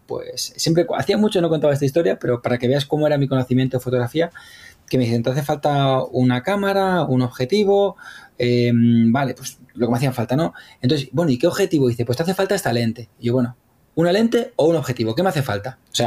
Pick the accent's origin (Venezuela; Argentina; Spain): Spain; Madrid, Community of Madrid; yo soy de Madrid, soy gato, pero con familia de Burgos, que es donde pasaba, pues hasta que el trabajo te dice que ya no más, pues hasta en Burgos, en un pueblo muy pequeño, pasaba 3 meses al año